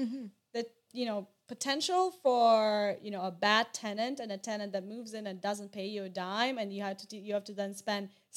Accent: Belarus; English is a second language; moved away as an adult; now in Canada; And I'm actually an immigrant, born and raised in Belarus, came to Canada about 8 years ago.

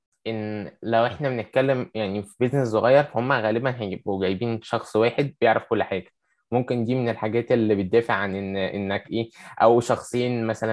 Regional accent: Egypt; المشكلة دي حتى مش عندنا في مصر بس

